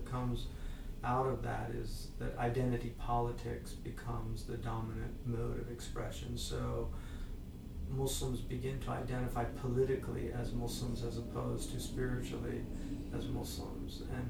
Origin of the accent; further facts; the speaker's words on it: United States; Even as an American, I never felt like because I was an American they would hate me.